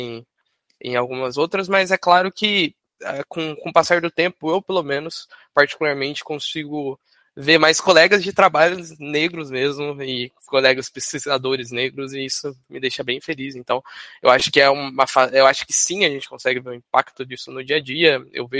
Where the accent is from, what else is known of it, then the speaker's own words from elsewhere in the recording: Campinas, São Paulo, Brazil; Eu sou aqui de Campinas